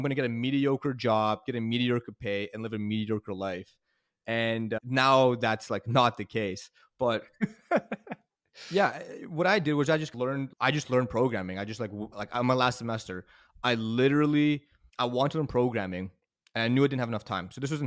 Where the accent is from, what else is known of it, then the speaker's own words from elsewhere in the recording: Canada; So I have a visa, but my visa, because I'm Canadian, my visa is super easy.